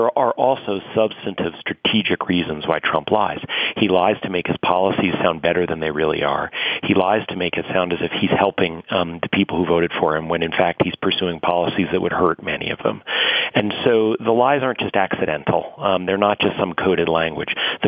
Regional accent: New York City, New York, United States; I'm 44 years old. I grew up in and around New York City.

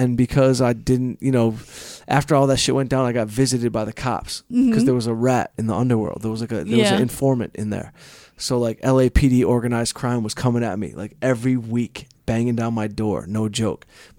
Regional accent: Detroit, Michigan, United States; You say whatever you want. I'm from Detroit.

